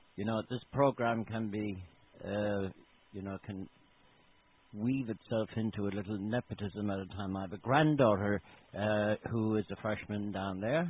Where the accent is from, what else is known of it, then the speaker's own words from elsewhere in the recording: Ireland; perhaps not that well-known for for many of us growing up in Ireland. But anyway, and I'm sure there was that wasn't peculiar to Ireland